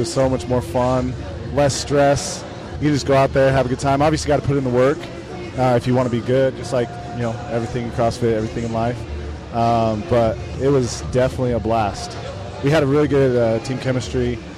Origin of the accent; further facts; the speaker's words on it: Texas, United States; also born or lived in Utah; I was born in Utah, raised in Texas, and then moved back to Utah to play football in college.